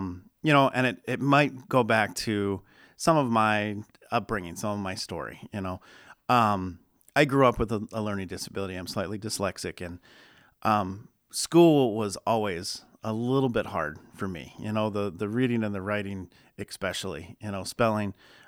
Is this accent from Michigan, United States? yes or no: no; Maryland, United States; I grew up in Maryland. In the school district I was in, we started in fourth grade.